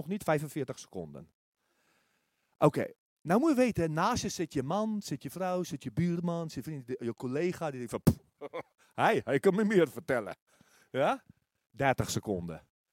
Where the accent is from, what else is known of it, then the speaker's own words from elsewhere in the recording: Netherlands; Weet je, en toch, als Nederlanders zeggen we dat misschien niet, maar wij denken ook vaak zo.